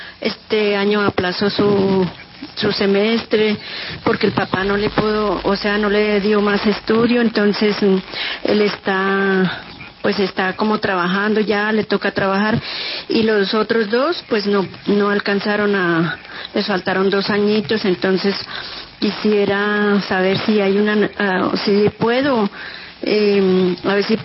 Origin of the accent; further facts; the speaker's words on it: Duitama, Boyacá, Colombia; soy de Duitama